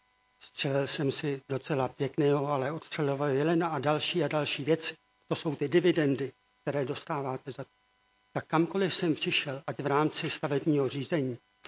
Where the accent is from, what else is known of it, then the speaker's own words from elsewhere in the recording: České Budějovice, South Bohemian Region, Czechia; born there; now in Soběslav, Czech Republic; Já jsem se narodil v Českých Budějovicích 16. června roku 1954. V Soběslavi žiji 41 let.